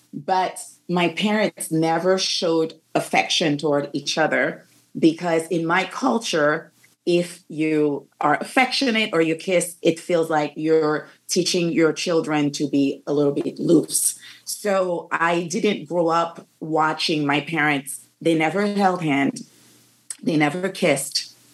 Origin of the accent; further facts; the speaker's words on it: Haiti; So I grew up in Haiti, and my parents were quite conservative.